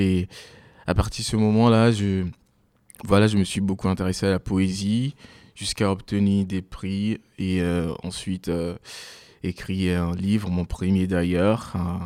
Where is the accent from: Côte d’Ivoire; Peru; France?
Côte d’Ivoire; Daloa, Sassandra-Marahoué; Alors l'histoire a commencé effectivement en Côte d'Ivoire et donc je suis un Ivoirien né à Daloa, une ville de la région du Haut-Sassandra. En Côte d'Ivoire. Et voilà, j'ai passé mes années au collège et tout, j'ai obtenu mon bac.